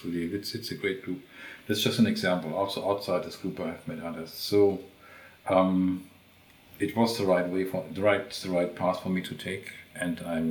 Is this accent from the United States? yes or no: no; Germany; accent: German; English is a second language; moved away as an adult; now in North America; The German accent is easily explained. I was born in Germany and spent the first 40 years of my life there, so I think that accounts for that.